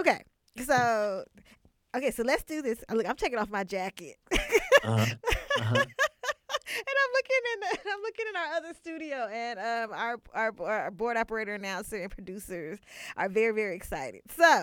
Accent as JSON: {"language": "English", "town": "Oakland", "region": "California", "country": "United States", "tie": "born there", "said": "I mean, I was born in Oakland. So, but that's not San Francisco."}